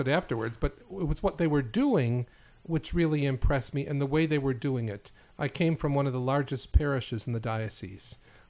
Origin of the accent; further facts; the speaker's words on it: Rochester, New York, United States; now in Canada; No. I grew up in Rochester, grew up in an Italian Catholic family, went to grade school in Rochester, two different schools, grade school